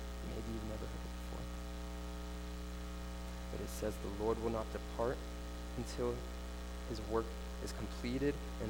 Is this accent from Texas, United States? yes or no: yes; Houston, Texas, United States; I'm from Houston. I love the Astros.